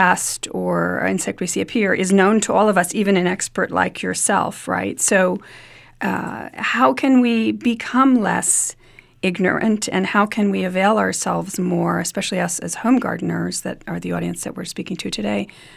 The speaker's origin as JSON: {"language": "English", "region": "New York", "country": "United States", "tie": "born or raised there", "said": "I grew up on Long Island, and early in my career, I was the garden editor at Newsday newspaper on Long Island."}